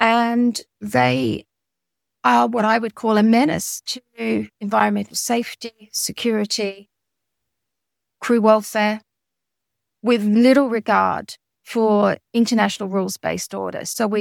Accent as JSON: {"language": "English", "country": "Australia", "moved": "as an adult", "lives_now": "London, United Kingdom", "said": "You probably tell I'm Australian and I came out here 20 years ago to work with just all the opportunities that were here in London."}